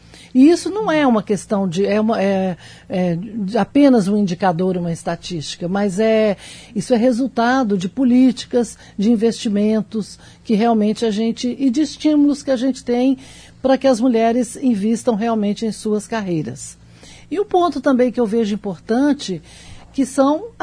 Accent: Minas Gerais, Brazil; moved away as an adult; now in Brasília, Brazil; sou mineira, formei na UFMG, mas fui para Brasília em 1979.

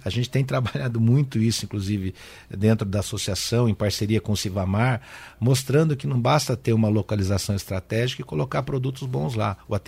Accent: Maringá, Paraná, Brazil; born there; Eu que nasci aqui em Maringá, sei da importância de nós termos uma cidade como Maringá.

